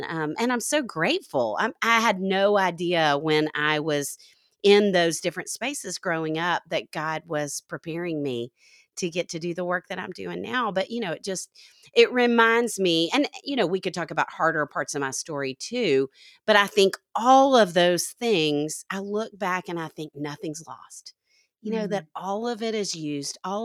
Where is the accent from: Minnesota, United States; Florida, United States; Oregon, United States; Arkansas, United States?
Arkansas, United States; Little Rock; And I grew up in Little Rock, Arkansas